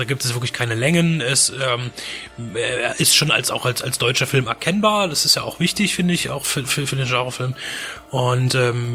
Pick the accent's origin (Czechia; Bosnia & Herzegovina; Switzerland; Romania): Czechia; moved away; meine alte Heimat, die Tschechische Republik